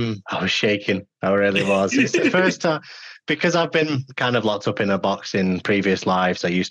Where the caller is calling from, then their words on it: Warrington, North West England, United Kingdom; Sunny Warrington, although it never is sunny this day and age.